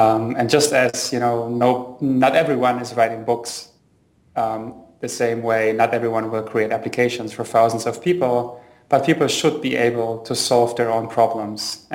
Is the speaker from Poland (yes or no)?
yes; Poland; also born or lived in Germany; I'm originally from Poland and Germany.